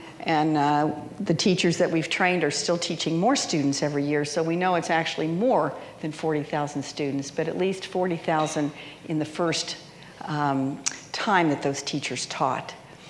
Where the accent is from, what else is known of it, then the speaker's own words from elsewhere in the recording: Costa Rica; since I'm from Costa Rica, although I'm American.